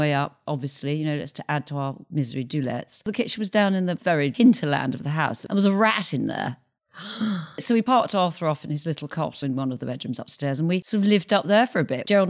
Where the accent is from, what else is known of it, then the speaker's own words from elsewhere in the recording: Mayfield, South East England, United Kingdom; and we were brought up in a beautiful village called Mayfield, absolutely idyllic, classic Sussex village.